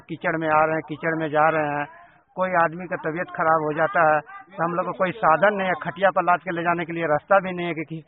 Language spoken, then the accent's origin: Hindi; Nai Bazar, Uttar Pradesh, India; नई बाजार मेरा मौजा पड़ता है, जिला गाजीपुर है